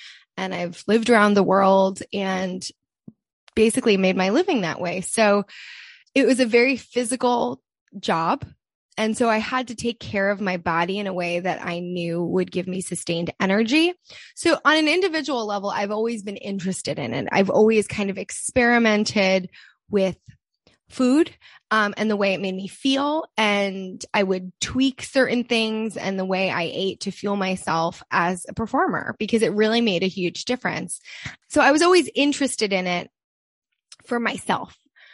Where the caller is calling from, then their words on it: Los Angeles, California, United States; I am joining you from Los Angeles, California, which is a very big place.